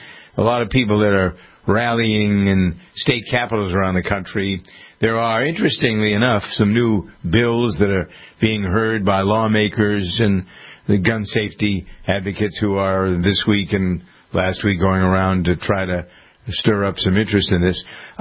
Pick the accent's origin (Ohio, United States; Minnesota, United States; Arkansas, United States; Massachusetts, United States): Massachusetts, United States; Framingham; One of them was here in my hometown of Framingham.